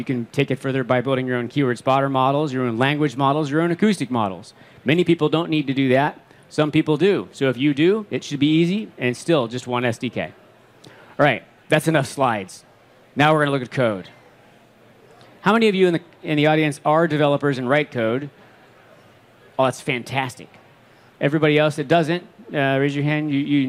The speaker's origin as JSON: {"language": "English", "region": "Ohio", "country": "United States", "said": "I'm from Ohio. I speak one language, English. I speak three phrases in other languages."}